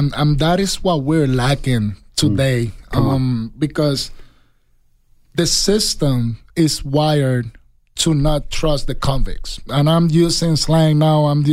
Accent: Puerto Rico; English is a second language; You guys excuse, because I'm Puerto Rican. My accent sometimes

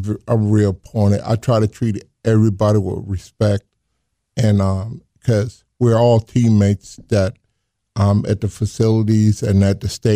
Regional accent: the South, United States; I grew up in the South. We was in the church or in the church doing Sunday.

